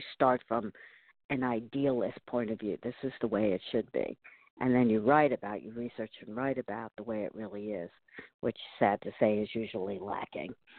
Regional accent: Albany, New York, United States; Yes, at the University at Albany. That's my hometown. And I was there for almost 10 years.

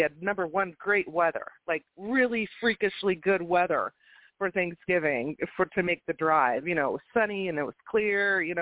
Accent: Minnesota, United States; she living in California, me growing up in Minnesota, I wasn't very close with her.

